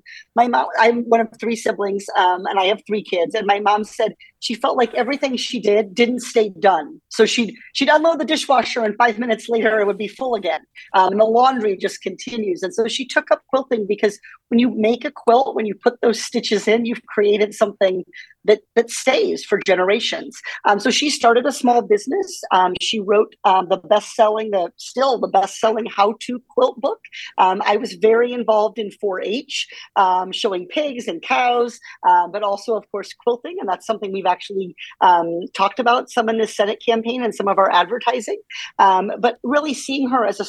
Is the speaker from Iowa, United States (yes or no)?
yes; Iowa, United States; Well, growing up in Iowa, I think one of the things that you learn is how much politicians want to talk to you during campaign season.